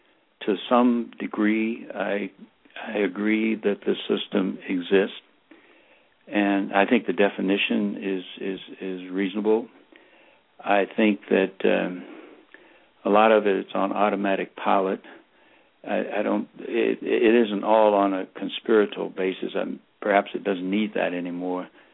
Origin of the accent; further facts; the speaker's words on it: Memphis, Tennessee, United States; As I said, growing up in Memphis with all the separate bathrooms and water fountains and sitting on the back of the bus and all those kinds of things.